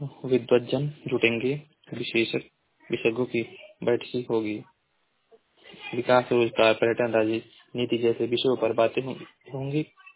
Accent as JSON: {"language": "Hindi", "region": "Uttar Pradesh", "country": "India", "said": "मैं जिला महाराजगंज का निवासी हूँ।"}